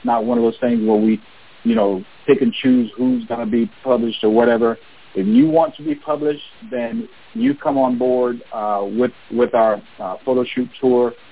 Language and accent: English; Florida, United States; moved away as an adult; now in Texas, United States; I'm originally from Florida, but I'm retired military, and I moved out to Texas. Been out there for 25 years